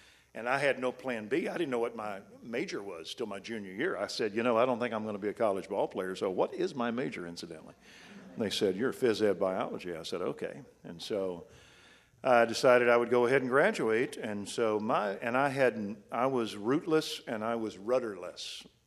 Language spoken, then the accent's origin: English; Waco, Texas, United States; But I was from Waco, Texas, and I had a longing from the time I was a little boy to make something out of my life.